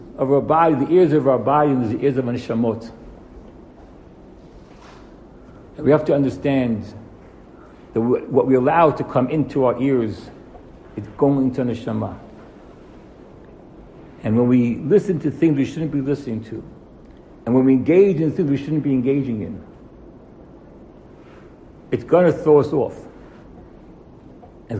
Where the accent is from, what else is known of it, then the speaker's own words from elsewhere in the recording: Englewood, New Jersey, United States; I come from Englewood, New Jersey.